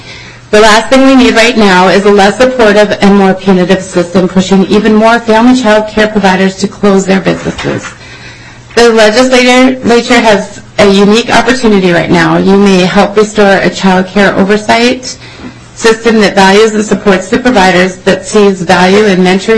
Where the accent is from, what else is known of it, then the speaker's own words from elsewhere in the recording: Mankato, Minnesota, United States; I'm testifying here. I'm from Mankato, Minnesota, licensed family child care provider.